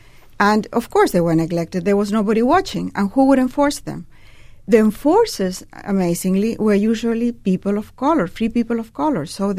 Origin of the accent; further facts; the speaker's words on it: Chile; I come from Chile, where we did not have plantations